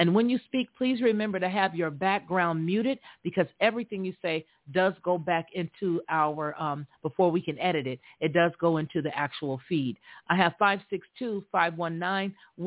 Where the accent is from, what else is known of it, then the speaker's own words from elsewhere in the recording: California, United States; I was raised in California, and I know that that particular area of San Francisco has always been a beautiful area.